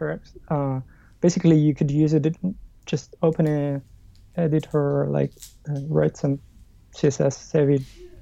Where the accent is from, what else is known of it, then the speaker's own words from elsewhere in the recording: Sicily, Italy; English is a second language; I'm Italian, and I grew up in Sicily, and in a small town, right?